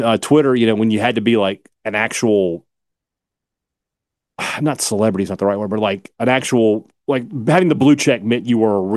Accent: Vicksburg, Mississippi, United States; See, when I grew up in Vicksburg

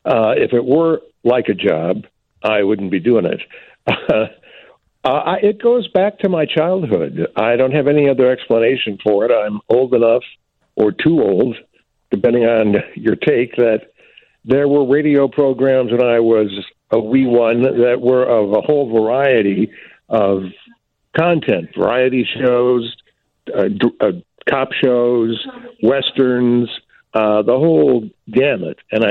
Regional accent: Ann Arbor, Michigan, United States; a local station in my hometown of Ann Arbor, Michigan.

